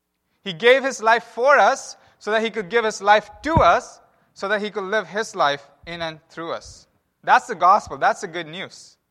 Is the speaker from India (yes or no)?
yes; southwest coast, India; I'm originally from India. I don't know if you recognize that. I'm from India, from the southwest coast of India.